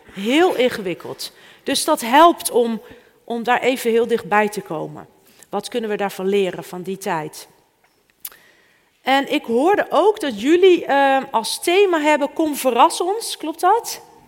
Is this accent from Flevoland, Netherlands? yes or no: yes; Almere, Flevoland, Netherlands; Ik kom uit Almere trouwens